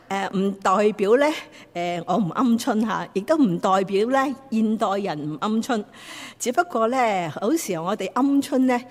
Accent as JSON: {"language": "Cantonese", "region": "Guangdong", "country": "China", "said": "我哋廣東人啦嚇"}